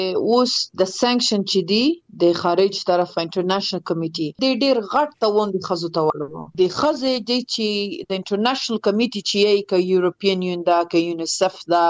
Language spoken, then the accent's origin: Pashto; Afghanistan; په افتخار يم چې زه د افغانستان يم، زه د وطن يم